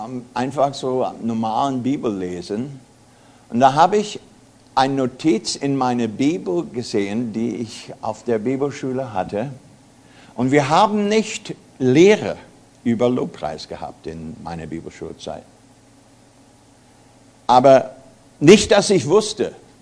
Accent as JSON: {"language": "German", "country": "United States", "second_language": "German", "moved": "as an adult", "lives_now": "Germany", "said": "Ich bin Amerikaner, ich muss das immer sagen, weil niemand kriegt das sonst mit."}